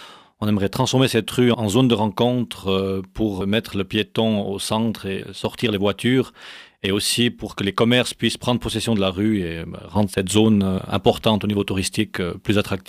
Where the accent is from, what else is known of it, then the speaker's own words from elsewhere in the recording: Veysonnaz, Valais, Switzerland; Je suis originaire de Vézona, j'ai fait toutes mes écoles là. Ensuite, j'ai fait des études à Lausanne, des études d'ingénieur géomètre. J'ai travaillé quelques années à Zurich et ensuite je suis revenu sur le Valais.